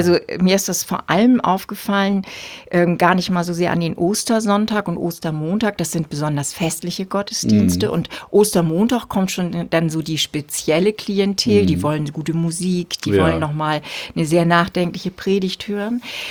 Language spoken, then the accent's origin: German; Wesselburen, Schleswig-Holstein, Germany; Also sonst in so einem Dorf, ich bin ja im Dorf aufgewachsen.